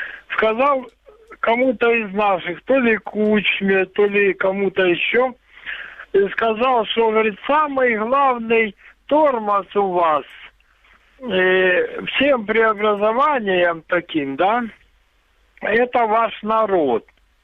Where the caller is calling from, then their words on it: Luhansk Oblast, Ukraine; Луганская область.